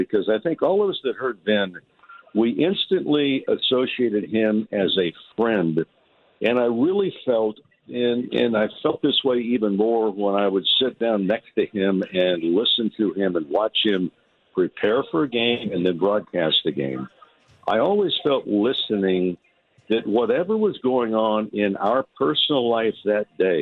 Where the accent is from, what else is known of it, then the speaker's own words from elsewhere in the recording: Santa Monica, California, United States; You know, myself growing up in Santa Monica, my mother was a single parent.